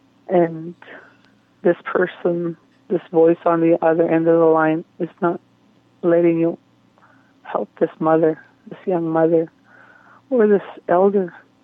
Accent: St. Theresa Point, Manitoba, Canada; I'm the MLA for Q8. I'm from St. Teresa Point First Nation.

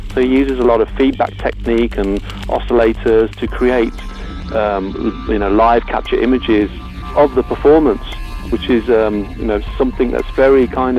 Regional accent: United Kingdom; being British and being brought up here on electronic music, but also being exposed to Punjabi music remotely from India.

